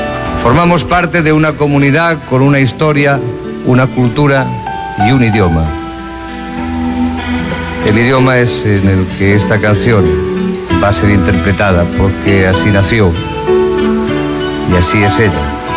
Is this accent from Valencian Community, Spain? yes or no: no; Catalonia, Spain; nosotros, aquí donde nos ven, somos catalanes.